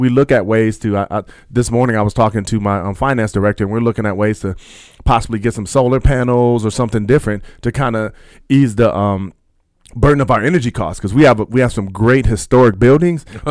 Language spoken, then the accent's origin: English; Grand Rapids, Michigan, United States; I grew up in Grand Rapids.